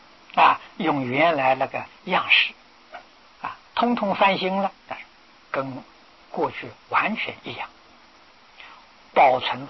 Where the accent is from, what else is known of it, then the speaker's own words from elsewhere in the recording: China; 他没有把它丢掉啊，这是比我们中国人高明之处啊